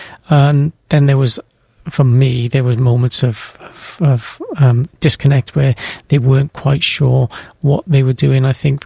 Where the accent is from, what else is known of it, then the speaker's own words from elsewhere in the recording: Wales, United Kingdom; And not just because I'm from Wales